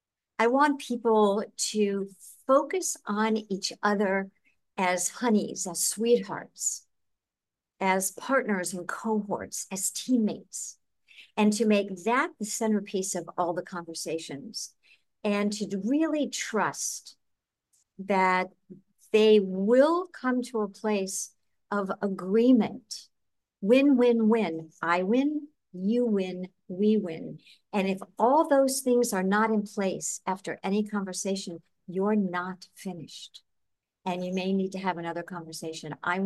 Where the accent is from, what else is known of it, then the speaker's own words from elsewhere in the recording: Chicago, Illinois, United States; growing up in Chicago and living in the desert for many, many, many years, and now living in the tropics